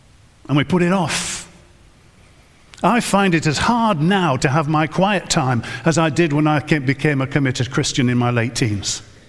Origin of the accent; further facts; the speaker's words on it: Harrogate, Yorkshire and the Humber, United Kingdom; I was brought up in Harrogate in the church at St. John's in Bilton in Harrogate.